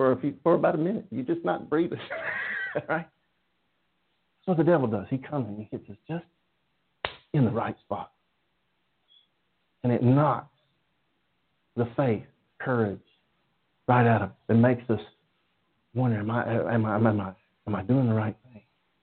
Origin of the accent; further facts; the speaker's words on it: Tulsa, Oklahoma, United States; born there; I was born in Tulsa, grew up going. We lived here, though. We moved here. My mom was from here. But every summer, we drive to Oklahoma, camp out at Lake Keystone.